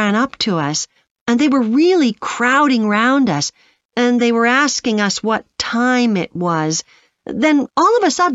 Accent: Canada; No, I'm actually Canadian, though my mother was British

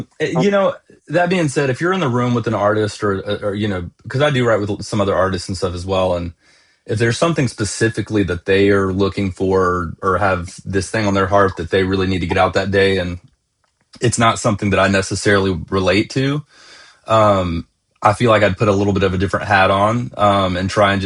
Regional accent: Gainesville, Georgia, United States; now in Nashville, United States; I'm coming from Nashville, Tennessee. I was born and raised in Gainesville, Georgia, like an hour north of Atlanta. But I've lived in Nashville for, about 12 years now.

